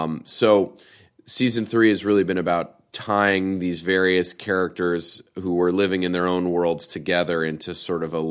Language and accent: English; New York, United States; I'm from New York.